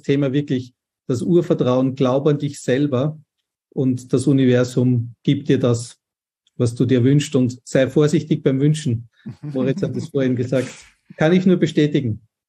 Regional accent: Austria; now in Switzerland; Also als Österreicher, der nicht in Österreich lebt, natürlich ein Wiener Schnitzel. Und das ist in der Schweiz sehr schwierig zu bekommen.

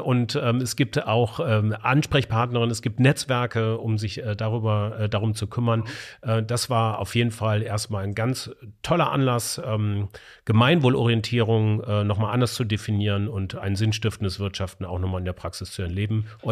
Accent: Munich, Bavaria, Germany; für die schöne Landeshauptstadt München. Meine alte Heimat.

